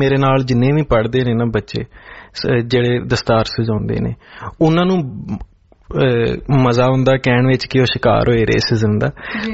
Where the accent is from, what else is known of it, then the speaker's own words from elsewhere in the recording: Batala, Punjab, India; born there; ਫਿਰ ਜਿਸ ਹਸਪਤਾਲ ਵਿੱਚ ਮੇਰਾ ਜਨਮ ਹੋਇਆ ਬਟਾਲੇ